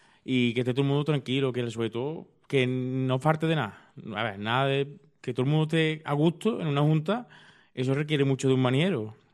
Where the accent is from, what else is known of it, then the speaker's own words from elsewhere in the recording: Lucena, Andalusia, Spain; para mí es un orgullo ser manijero, sobre todo de mi pueblo de Lucena